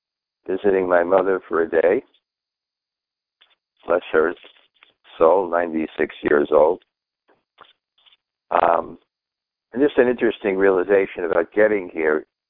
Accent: India; The heat doesn't bother me because I grew up in India.

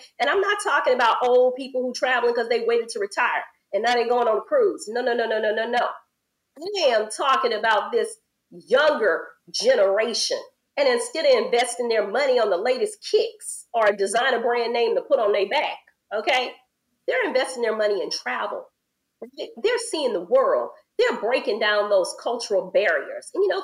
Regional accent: Louisiana, United States; You know, I grew up in Louisiana. My mama took us places, but in the States, we didn't travel internationally.

